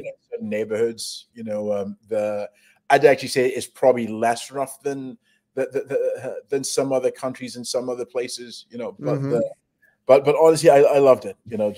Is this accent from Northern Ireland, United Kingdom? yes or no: no; Scotland, United Kingdom; born there; I was born in Scotland, to African parents